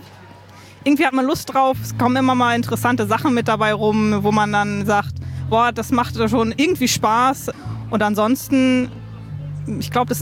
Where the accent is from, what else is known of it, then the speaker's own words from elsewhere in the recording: Hamburg, Germany; Ich komme aus Hamburg.